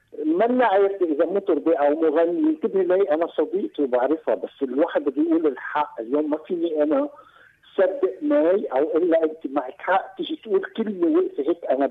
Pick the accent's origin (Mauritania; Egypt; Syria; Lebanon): Lebanon